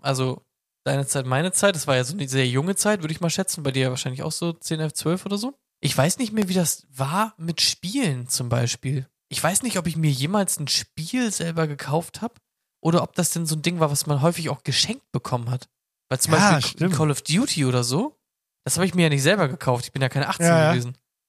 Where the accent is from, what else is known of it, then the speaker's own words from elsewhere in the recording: Buxtehude, Lower Saxony, Germany; Stackmann war es ja bei uns in Buxtehude.